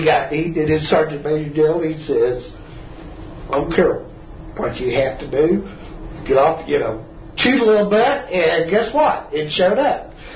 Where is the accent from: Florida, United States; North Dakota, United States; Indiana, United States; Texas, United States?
Texas, United States; Lubbock; I said, I'm from Lubbock, Texas. And she says, oh, she said, well, she says, where, I never, you know, where is that? And I said, you know where Amarillo is? And she said, yeah. And I said, well, we're south of Amarillo in the Panhandle